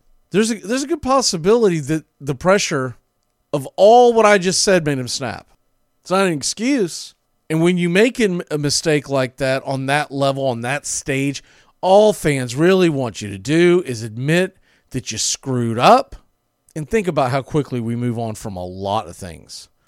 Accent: Florida, United States; Growing up in the Southeast, down here, right down the road from the 500, it's just a part of our, I guess it's really just a part of the North Florida, the culture. South Georgia, North Florida culture.

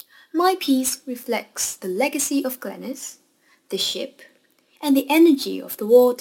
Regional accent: Hong Kong; now in Wales, United Kingdom; I'm from Hong Kong and I'm currently a student teacher based in Wales.

